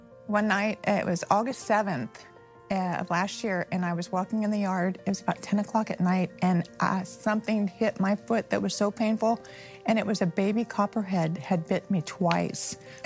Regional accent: Bristow, Oklahoma, United States; also born or lived in Texas; I'm from Bristow, Oklahoma now, and my roots go deep into Texas, though

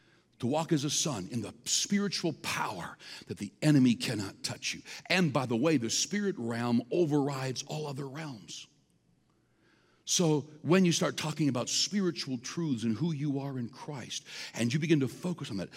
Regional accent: Canada; I have no problem being proud of the fact I'm Canadian

